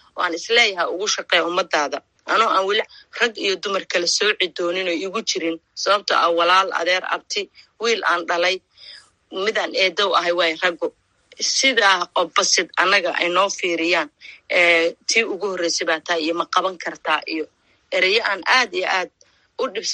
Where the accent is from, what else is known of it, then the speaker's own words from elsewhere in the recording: Garowe, Puntland, Somalia; also born or lived in Mogadishu; Waxaan ku dhashay Muqdisho, laakiin waxaan ku barbaaray oo ku koray Puntland, Garoowe.